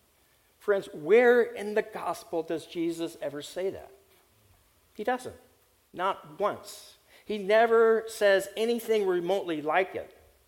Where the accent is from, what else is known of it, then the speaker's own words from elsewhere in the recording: California, United States; I've been to Paris, but I'm not a Parisian. I'm a Californian and proud of it.